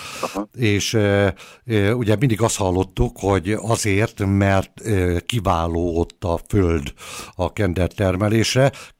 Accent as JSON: {"language": "Hungarian", "region": "Hajdú-Bihar", "country": "Hungary", "tie": "born or raised there", "said": "Én gyerekkoromban olyan helyen nőttem föl, a szomszéd település egyébként Magyarország egyik legnagyobb kender termelő környéke volt, illetve feldolgozója."}